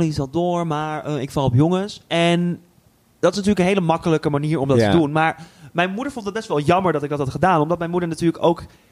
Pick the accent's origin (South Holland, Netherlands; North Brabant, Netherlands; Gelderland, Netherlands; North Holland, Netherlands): North Holland, Netherlands; Zaanstad; born there; Ja, ik ben gewoon geboren in Zaanstad.